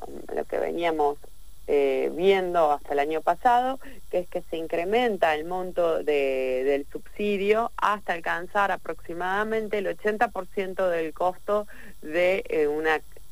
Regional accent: Patagonia, Argentina; nosotros somos de la Patagonia

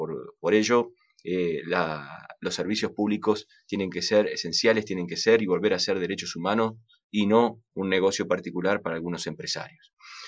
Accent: Luis Beltrán, Río Negro, Argentina; el fin de semana estaré en una de las ciudades más lindas de la provincia de Río Negro, Luis Beltrán, en mi pueblo.

